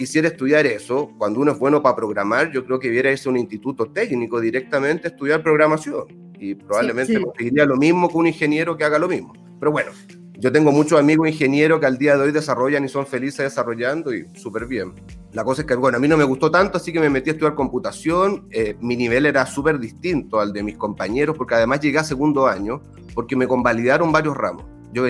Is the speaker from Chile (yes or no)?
yes; Tocopilla, Antofagasta, Chile; yo estudié en Tocopilla. Yo soy de Tocopilla.